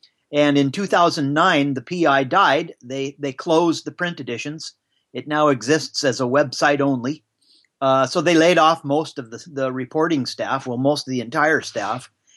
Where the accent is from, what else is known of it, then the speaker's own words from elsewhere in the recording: Kirkland, Washington, United States; I am from Kirkland, Washington.